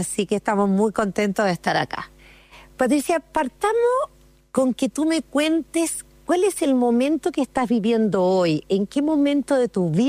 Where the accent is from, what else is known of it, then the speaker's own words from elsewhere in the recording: Chile; nos sentimos muy orgullosas como chilena de estar con una mujer tan power hoy día y que ha hecho un aporte tan importante al arte en nuestro país